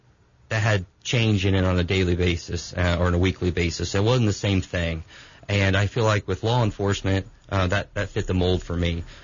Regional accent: Tuscola, Illinois, United States; Yeah, I'm from Tuscola, Illinois.

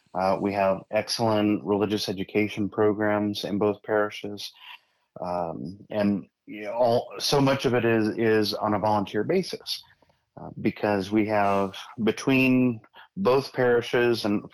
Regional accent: Sacramento, California, United States; also born or lived in Placerville / Pollock Pines; I grew up here. I grew up in Sacramento and in the Sierras up in Placerville and Pollock Pines.

